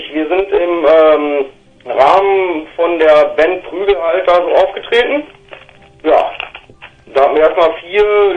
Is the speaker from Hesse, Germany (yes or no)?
no; North Rhine-Westphalia, Germany; weil wir kommen ja hier direkt aus dem Ruhrpott, ne?